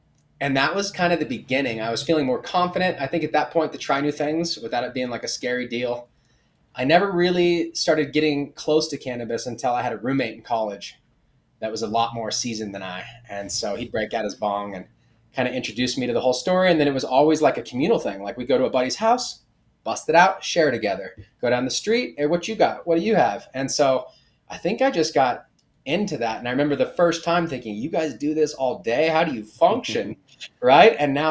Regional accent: California, United States; now in Colorado, United States; I grew up in Southern California. I didn't know what brick was.

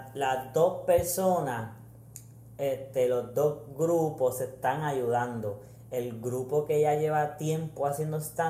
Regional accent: Puerto Rico; Qué sé yo, somos boricuas.

